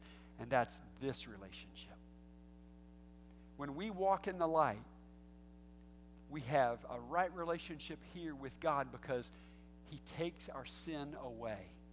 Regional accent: North Carolina, United States; I grew up in North Carolina, and back behind our house was a creek

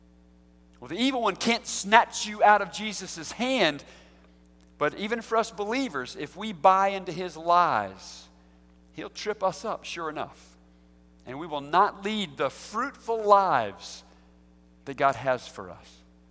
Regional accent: United States; born there; I was not a Christian, just because I was born in America and went to church.

